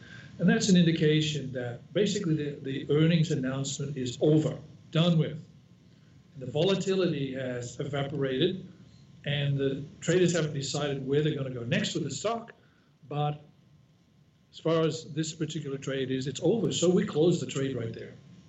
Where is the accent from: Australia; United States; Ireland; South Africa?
Australia; When I grew up in Australia, we had this big pond at the back of my house.